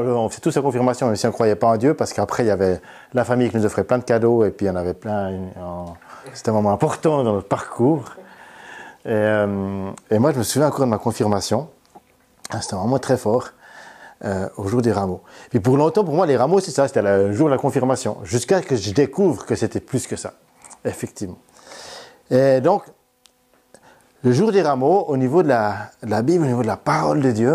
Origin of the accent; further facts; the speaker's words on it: Vaud, Switzerland; Moi, en tant que bon vaudois, bon suisse de la région du canton de Vaud, est réformé.